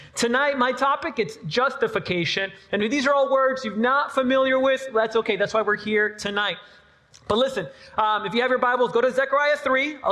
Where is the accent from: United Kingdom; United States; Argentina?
Argentina; Listen, actually, for real, though, I'm from Argentina. I love soccer, right?